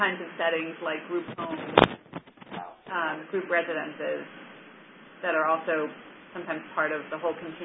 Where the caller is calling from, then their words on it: New York City, New York, United States; I'm calling in from New York City.